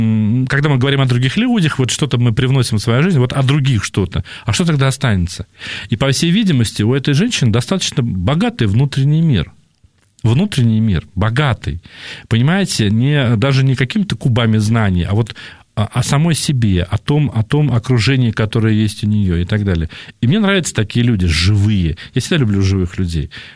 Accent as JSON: {"language": "Russian", "country": "Russia", "said": "мы же все из родом, ну, родом с того места, откуда мы, где мы живем, где мы проживаем, да, то есть мы все из России"}